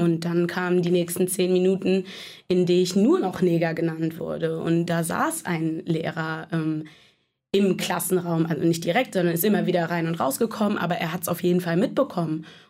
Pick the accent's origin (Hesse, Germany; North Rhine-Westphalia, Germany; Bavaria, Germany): North Rhine-Westphalia, Germany; Bergisch Gladbach; also born or lived in Addis Ababa; ich komme aus Bergisch Gladbach bei Köln, gebürtig aus Addis Abeba, Äthiopien.